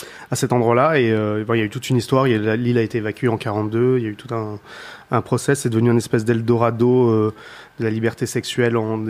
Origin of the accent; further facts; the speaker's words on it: Nice, Provence-Alpes-Côte d'Azur, France; Et puis vers 20 ans, en fait, je viens de Nice.